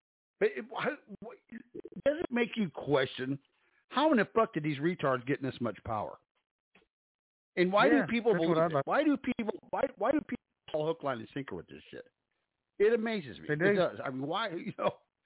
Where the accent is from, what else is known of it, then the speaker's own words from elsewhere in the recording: England, United Kingdom; I'm from England, mate.